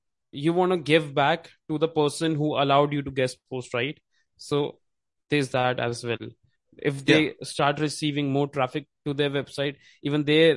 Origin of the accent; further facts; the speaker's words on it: India; So I would say, I'm from India.